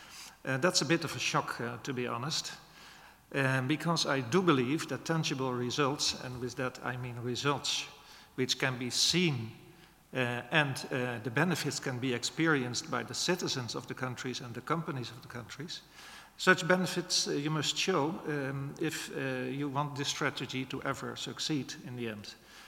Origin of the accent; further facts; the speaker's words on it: Netherlands; English is a second language; I'm from the Netherlands, not a Danube country.